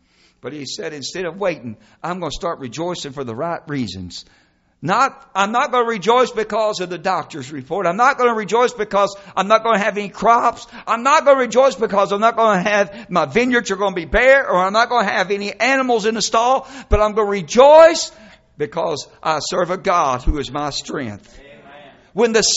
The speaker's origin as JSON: {"language": "English", "region": "Kentucky", "country": "United States", "said": "I am from Kentucky."}